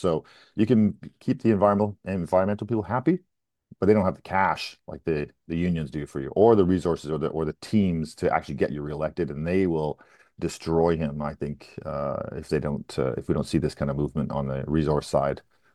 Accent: British Columbia, Canada; It's selfish on our part as British Columbians

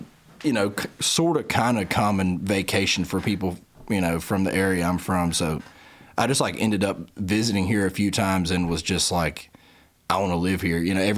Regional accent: York, South Carolina, United States; also born or lived in Clover; Actually, originally York, South Carolina, but they're both in the same county.

